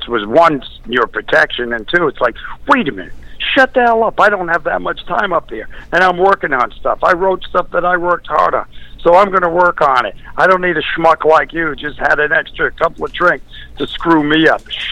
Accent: New York, United States; when I was little, I came from Queens, New York, and it was a real poor, matter of fact, real poor.

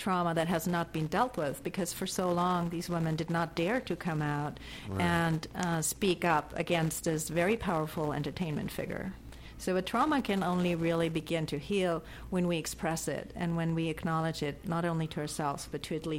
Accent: Germany; moved away as an adult; Yeah, I grew up in Germany. I started working there as a reporter, and then I went to Asia, to India and Nepal to do my PhD there

